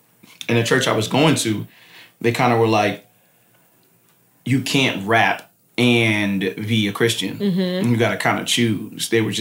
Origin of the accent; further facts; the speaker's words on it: Brooklyn, New York, United States; But I was raised in Bed-Stuy, Brooklyn, and you know, coming up in Brooklyn, you young black man, you either gonna play ball or you gonna rap.